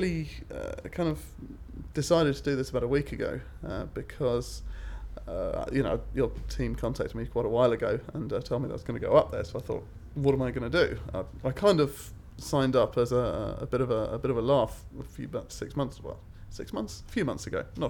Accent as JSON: {"language": "English", "town": "Weybridge", "region": "South East England", "country": "United Kingdom", "lives_now": "Bristol, United Kingdom", "said": "My age is 31 and I'm originally from Weybridge in Surrey, but moved to Bristol about 6 years ago. And so I'm from Bristol."}